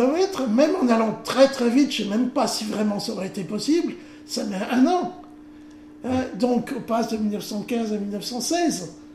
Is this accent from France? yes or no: yes; France; Ceci dit, je suis français, bien sûr, de vieille famille d'ici